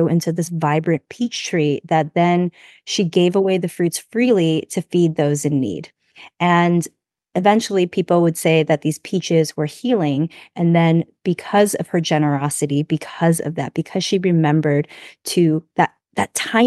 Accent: United States; Like I grew up here, so I'm very American.

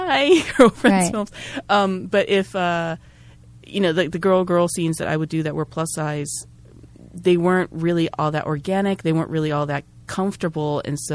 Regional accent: Japan; You know, I'm originally from Japan.

